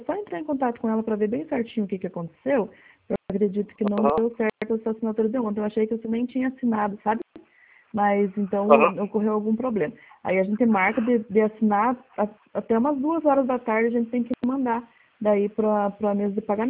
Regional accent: Guarapuava, Paraná, Brazil; sou de Guarapuava, falo em nome do Banco Santander

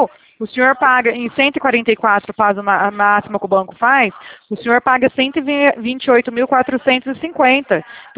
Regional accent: Bebedouro, São Paulo, Brazil; Sim, eu não sou aí do Rio. Eu sou aqui do estado de São Paulo, Bebedouro.

